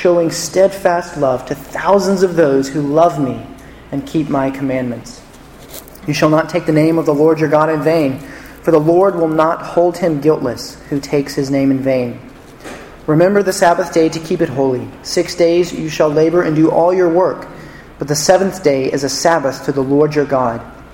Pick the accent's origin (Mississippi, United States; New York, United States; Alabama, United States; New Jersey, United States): Alabama, United States; And I assure you that this is not simply because I'm from Alabama and math is not my strong suit.